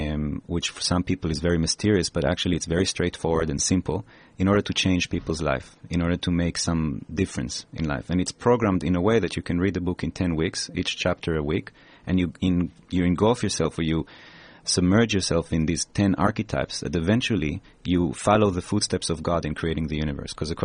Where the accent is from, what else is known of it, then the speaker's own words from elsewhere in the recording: Israel; Because I know, I grew up in Israel.